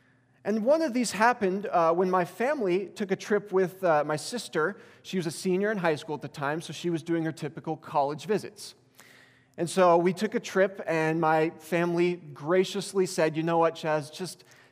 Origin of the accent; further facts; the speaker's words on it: Montana, United States; I'm not a Texan. I am a Montana boy through and through.